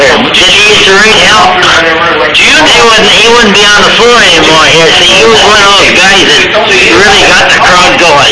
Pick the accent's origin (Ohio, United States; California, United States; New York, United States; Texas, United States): New York, United States; Brooklyn; I grew up in Brooklyn.